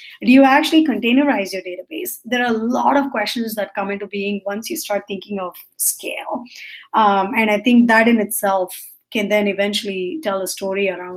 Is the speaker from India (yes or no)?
yes; India; I'm Indian, so I grew up in the way my parents asked me to do.